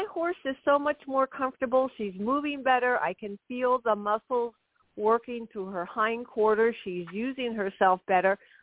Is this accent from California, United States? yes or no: no; Reading, Pennsylvania, United States; Hi, I'm from Reading, Pennsylvania.